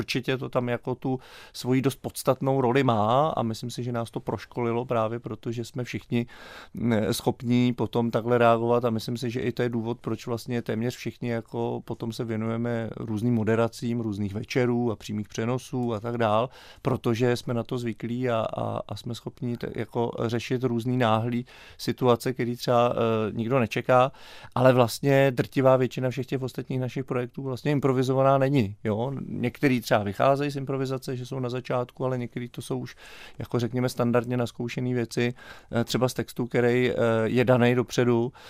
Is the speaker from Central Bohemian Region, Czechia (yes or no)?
no; Havířov, Moravian-Silesian Region, Czechia; já k němu mám trochu blíž, protože jsem původně z Havířova.